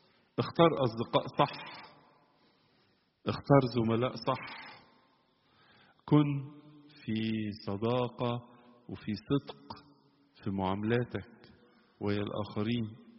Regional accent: Egypt; يعني مثلا عندنا في مصر اليومين دول النهاردة منتشر خالص،

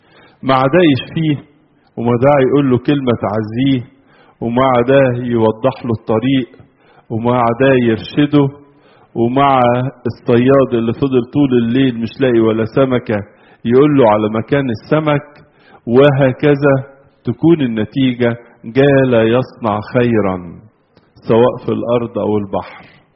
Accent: Egypt; احنا عندنا في مصر

